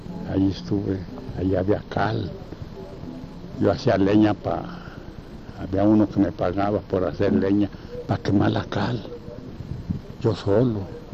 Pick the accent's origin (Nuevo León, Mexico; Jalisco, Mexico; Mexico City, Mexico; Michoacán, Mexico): Jalisco, Mexico; Tlajomulco de Zúñiga; also born or lived in Guadalajara; yo nací en Guadalajara, vivía mi mamá allí. Mi mamá tenía una tortillería, pero estaba un pueblito cerquita hacia allí, que se llama Tlajomulco de Zúñiga